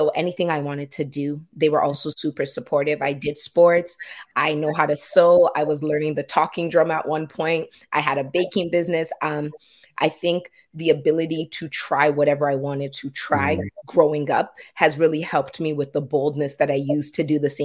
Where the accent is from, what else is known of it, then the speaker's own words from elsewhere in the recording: Canada; first language Yoruba; English is a second language; very deeply rooted in my home. And then everything outside of my home was Canadian, so much so that my first language is actually Yoruba.